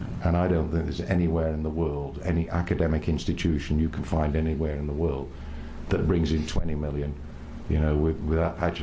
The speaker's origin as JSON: {"language": "English", "town": "Sheffield", "region": "Yorkshire and the Humber", "country": "United Kingdom", "tie": "born or raised there", "said": "attracting and keeping the best talent in my hometown of Sheffield."}